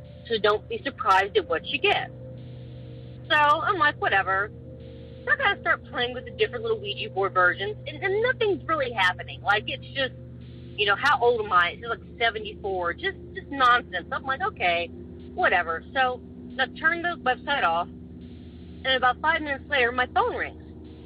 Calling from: California, United States; I'm calling from Southern California.

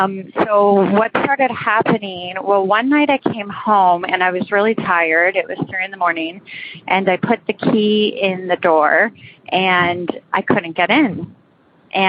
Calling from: Toronto, Ontario, Canada; I'm calling from Toronto.

